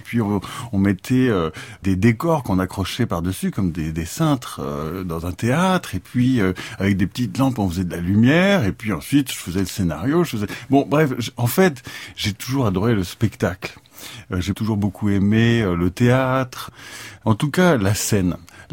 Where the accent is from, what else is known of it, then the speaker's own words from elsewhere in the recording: Saint-Germain-en-Laye, Île-de-France, France; also born or lived in Nantes; Alors, j'ai grandi à Saint-Germain-en-Laye. Je suis né à Nantes, mais j'y ai vécu que les trois premiers mois de ma vie. Et après, on est allé à Saint-Germain-en-Laye.